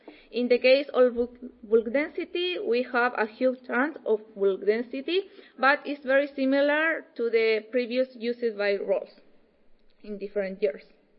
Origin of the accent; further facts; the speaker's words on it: Chile; English is a second language; I am a PhD student. I am from Chile.